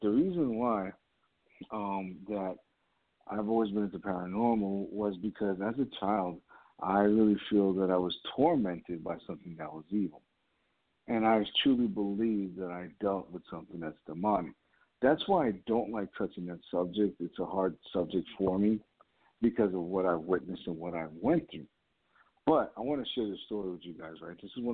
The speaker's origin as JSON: {"language": "English", "region": "New York", "country": "United States", "tie": "born or raised there", "said": "And, you know, me growing up in New York."}